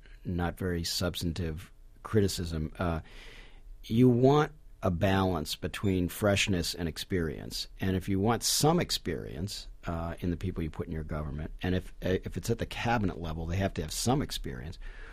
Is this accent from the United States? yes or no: yes; Chicago, Illinois, United States; They came up kind of with Adlai Stevenson in Illinois, where I was born and raised in Chicago.